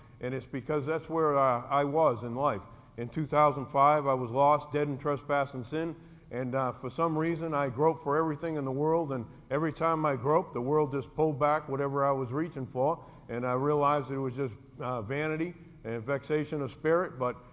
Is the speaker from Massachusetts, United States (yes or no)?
yes; Boston, Massachusetts, United States; my wife's name is Christine. And we're actually from Boston.